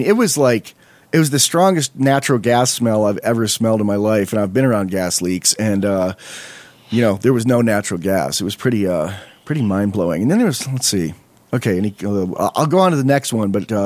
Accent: Westfield, New York, United States; also born or lived in Fredonia, New York; The other times I got paid not to play, one was in like almost my hometown, Fredonia, New York. It's one town over from Westfield, New York, where I grew up.

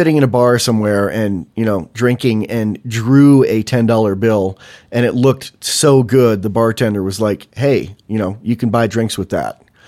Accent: San Francisco, California, United States; Yeah, I'm from San Francisco, and there's a statue of Emperor Norton right in the park right below the Transamerica Pyramid.

